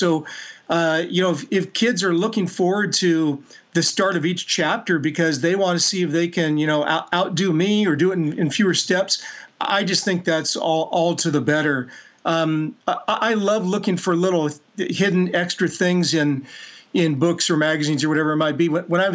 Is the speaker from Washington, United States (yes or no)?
yes; Seattle, Washington, United States; I'm from Seattle originally, so it was a return to my hometown area for us.